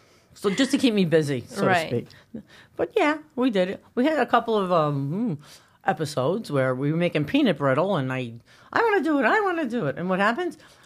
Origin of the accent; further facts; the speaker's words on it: New York City, New York, United States; I was born in Greenwich Village.